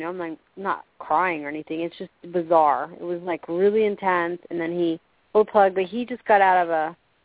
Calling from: Florida, United States; from Florida.

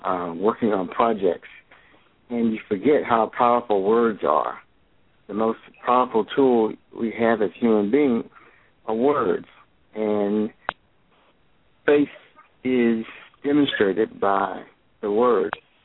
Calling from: Maryland, United States; And I'm calling from Maryland

